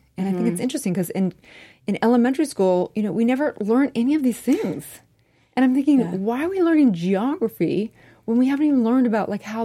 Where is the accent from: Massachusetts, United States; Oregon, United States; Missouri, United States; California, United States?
California, United States; My parents were divorced. We lived in kind of a hippie commune. I grew up in California.